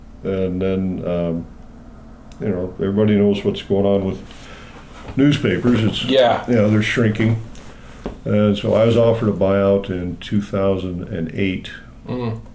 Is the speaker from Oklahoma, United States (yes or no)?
no; Chicago, Illinois, United States; born there; I was born in Chicago.